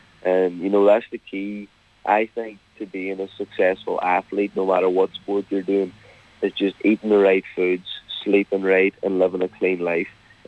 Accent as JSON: {"language": "English", "country": "Ireland", "said": "So I'm an Irishman, he's an Irishman."}